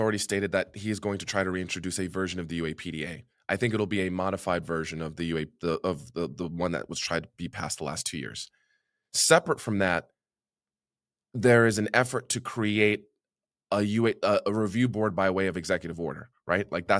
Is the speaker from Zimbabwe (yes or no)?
yes; Zimbabwe; I'm from Zimbabwe.